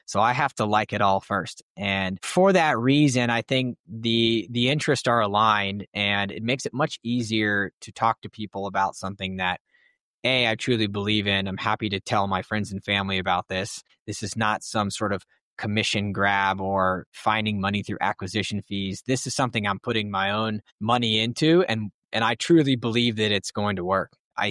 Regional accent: Texas, United States; I was drawn to it because I'm born and raised in Texas. Southern hospitality is a thing. We move at slower speeds.

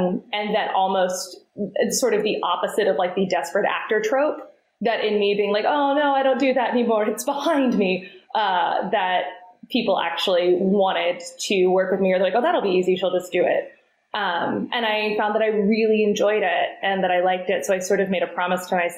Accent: Chattanooga, Tennessee, United States; I grew up in Chattanooga in Tennessee.

